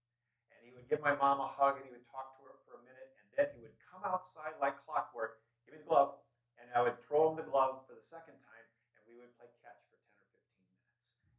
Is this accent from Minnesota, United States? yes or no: yes; Minnesota, United States; And as a little blonde-haired kid growing up in Minnesota, I knew my dad's schedule pretty well.